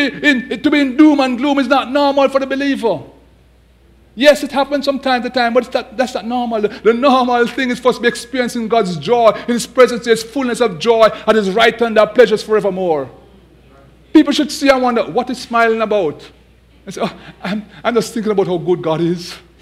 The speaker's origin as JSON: {"language": "English", "country": "Jamaica", "said": "I come from a culture where we like to dance. Most of you might know I'm from Jamaica. We like to dance."}